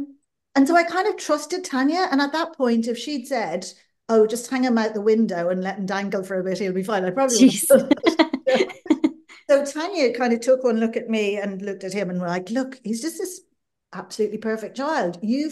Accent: Dublin, Leinster, Ireland; So I grew up in Dublin, in the suburbs of Dublin. And it was quite a close community.

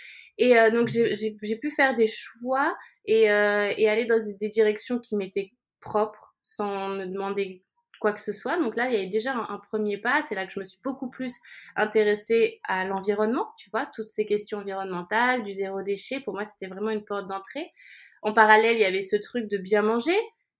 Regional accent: France; now in Barcelona, Spain; j'ai 30 ans, j'habite à Barcelone. Je suis française, mais j'habite à Barcelone.

